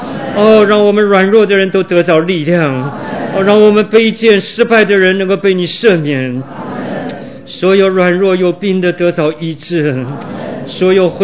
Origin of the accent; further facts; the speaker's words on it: China; 为着我们是中国人祷告